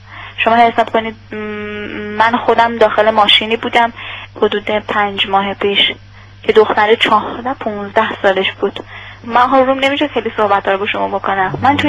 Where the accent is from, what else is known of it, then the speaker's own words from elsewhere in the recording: Iran; چون ما هممون ایرانی هستیم، ولی خب اینا اومدن ایران ما رو خراب کردن